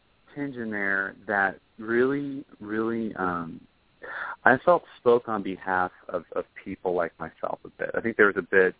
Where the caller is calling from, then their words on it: Indianapolis, Indiana, United States; I'm calling from Indianapolis.